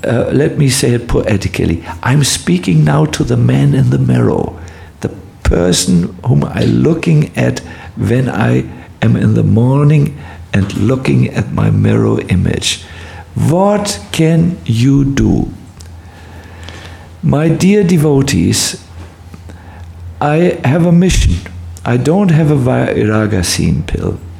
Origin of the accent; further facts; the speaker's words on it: India; English is a second language; Or I know India, when we come from India, we never say what we think.